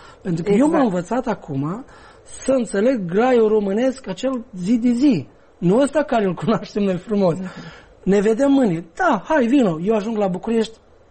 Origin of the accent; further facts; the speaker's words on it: Moldova; oameni care nu neapărat că au un sentiment aparte față de noi, moldovenii